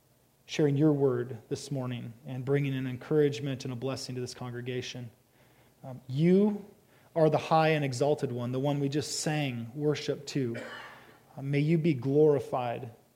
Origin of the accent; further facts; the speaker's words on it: Oregon, United States; Well, I grew up fishing on the Southern Oregon River, the Rogue River.